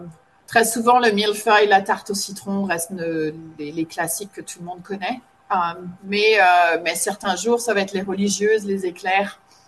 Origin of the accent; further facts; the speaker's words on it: Pays de la Loire, France; now in Australia; Mes parents avaient une ferme de cochons, de porcs, pardon. Et j'ai grandi dans un petit village juste en dessous de Nantes, à côté de Nantes, donc dans le sud de la Bretagne.